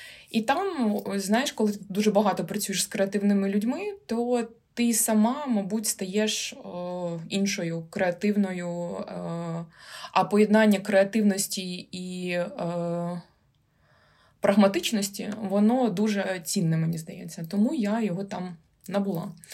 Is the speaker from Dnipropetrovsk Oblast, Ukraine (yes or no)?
no; Horlivka, Donetsk Oblast, Ukraine; now in Kyiv, Ukraine; Тому я з Горлівки переїхала до Києва.